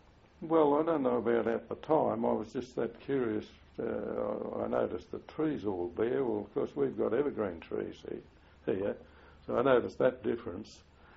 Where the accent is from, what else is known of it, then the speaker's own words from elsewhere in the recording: Victoria Park, Australia; In where I grew up in Victoria Park